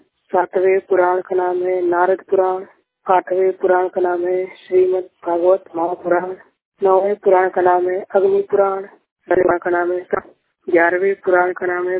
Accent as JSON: {"language": "Hindi", "town": "Varanasi", "region": "Uttar Pradesh", "country": "India", "said": "मैं वाराणसी उत्तर प्रदेश का रहने वाला हूँ।"}